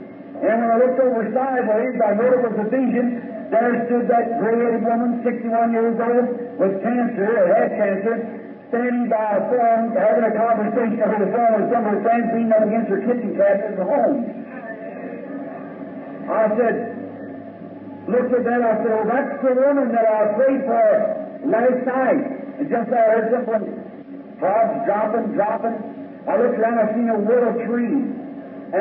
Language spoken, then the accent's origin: English; Ireland; Just being an Irishman, you know, and trying to do things, just hurrying to it.